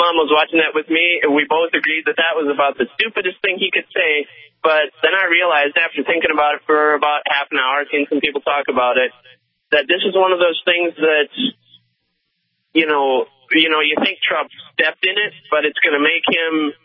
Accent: South Dakota, United States; I'm from South Dakota. I told him I can't vote for him

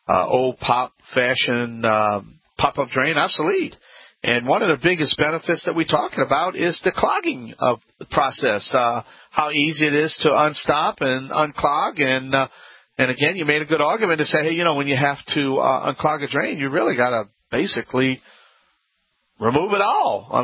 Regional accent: Louisiana, United States; … Y'all come back now.

